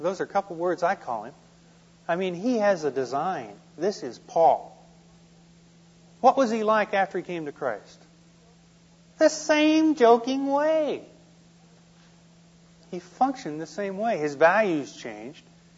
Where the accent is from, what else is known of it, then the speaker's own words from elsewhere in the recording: Midwest, United States; I grew up in the Midwest. Went to the University of Iowa.